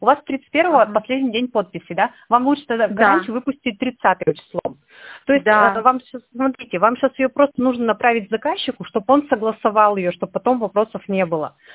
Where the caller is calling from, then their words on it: Irkutsk, Irkutsk Oblast, Russia